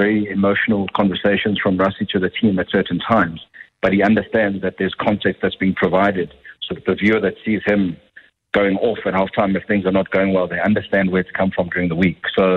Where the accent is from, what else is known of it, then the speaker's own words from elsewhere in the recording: South Africa; You're watching it as a South African and a rugby fan